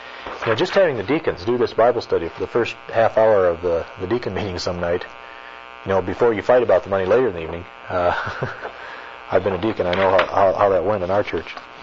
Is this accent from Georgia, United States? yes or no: no; Iowa, United States; Where I grew up in Iowa, there were a kind of a family of farmers